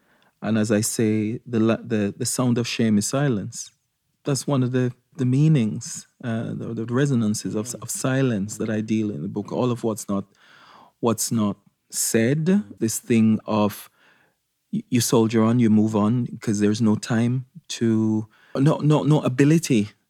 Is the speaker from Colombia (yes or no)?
no; Jamaica; is involves a history of slavery. That's how I'm Jamaican.